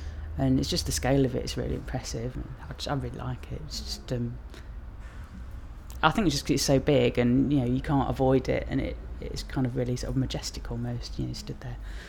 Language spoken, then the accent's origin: English; Portsmouth, South East England, United Kingdom; also born or lived in Leeds; now in Leicester, United Kingdom; Yeah, I grew up in Portsmouth. Got some family come up from there today as well. And then I went to university in Leeds and kind of moved back down to Leicester.